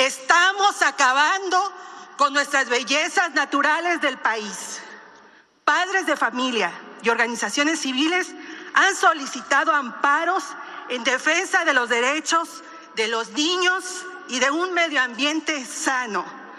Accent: Cancún, Quintana Roo, Mexico; En Quintana Roo, específicamente en Cancún, de donde soy originaria

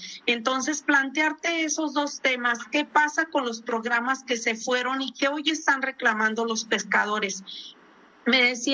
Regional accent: Baja California Sur, Mexico; Yo soy de Baja California Sur, pues el estado con mayor litoral en el país

